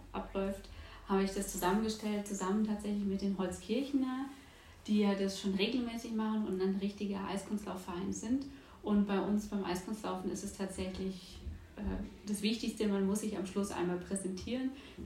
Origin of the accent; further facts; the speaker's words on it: Munich, Bavaria, Germany; Ich komme aus München direkt